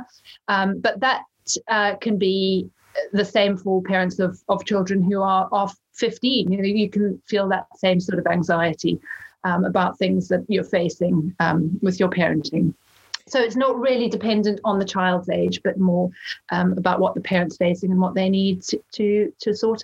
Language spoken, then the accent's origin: English; Zimbabwe; moved away as an adult; I'm from Zimbabwe, Hannah.